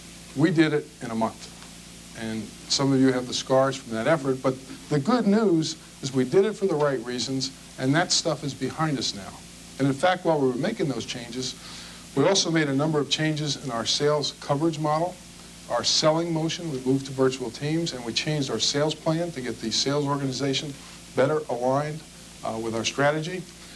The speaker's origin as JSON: {"language": "English", "town": "New York City", "region": "New York", "country": "United States", "tie": "born or raised there", "said": "Some of you may not know that I was actually born and raised in New York City. Now, if I start talking fast, that'll become very apparent. But it's great to be back in my home city and home state."}